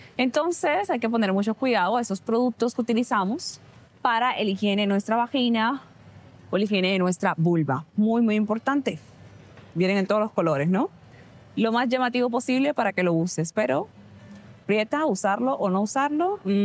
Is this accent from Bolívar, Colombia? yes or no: yes; Sincerín, Bolívar, Colombia; Sí, yo también soy de Sincerín